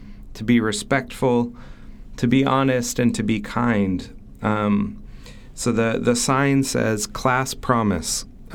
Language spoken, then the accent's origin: English; Berkeley, California, United States; And certainly one could insert a joke there that's totally fair and probably true about growing up in Berkeley.